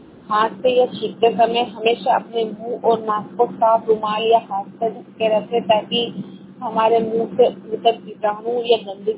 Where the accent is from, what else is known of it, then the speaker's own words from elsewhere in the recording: Mhow, Madhya Pradesh, India; मैं महू से हूँ, तहसील महू, जिला इंदौर।